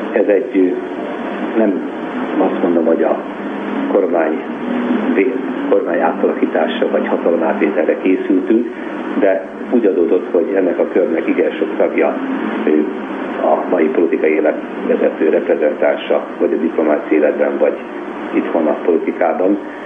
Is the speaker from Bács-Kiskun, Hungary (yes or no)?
no; Budapest, Hungary; Én a Tabánban nőttem fel